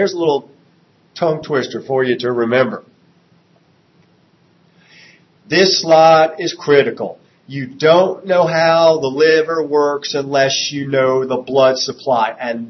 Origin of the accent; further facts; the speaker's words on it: New Jersey, United States; I grew up on the Jersey Shore. So in New Jersey, there's lots of good stuff